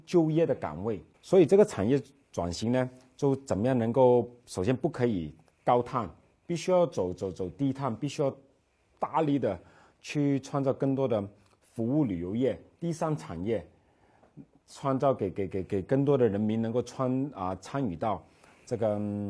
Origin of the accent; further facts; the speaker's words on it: Hong Kong; 我是香港土生土长，在外国读书有十年，然后两代人在内地发展，